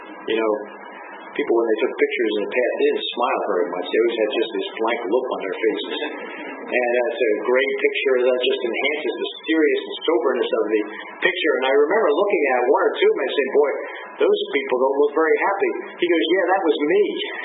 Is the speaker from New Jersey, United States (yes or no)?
yes; New Jersey, United States; You know, I come from New Jersey, as I mentioned, and it's not too far from CMML.